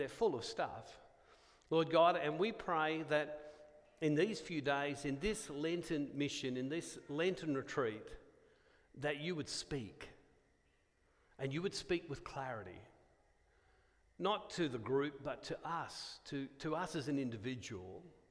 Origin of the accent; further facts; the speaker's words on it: Australia; No, I'm an Australian.